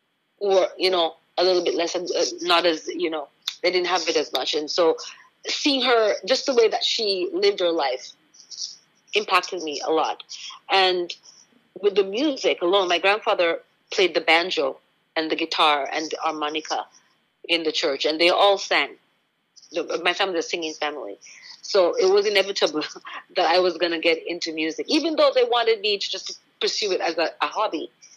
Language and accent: English; Jamaica; as a Jamaican as well. She's also Jamaican background.